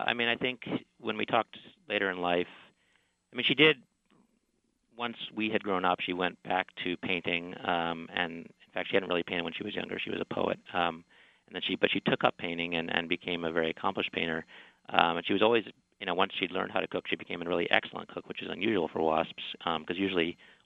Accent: Buffalo, New York, United States; When we grew up in Buffalo, we grew up in a, you know, a small house.

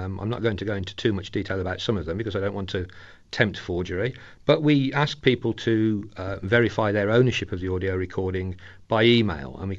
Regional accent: England, United Kingdom; Well, being English, it happened in a pub.

